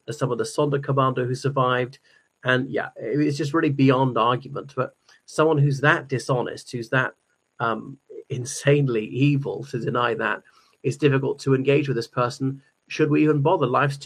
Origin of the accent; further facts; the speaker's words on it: Ireland; from Ireland.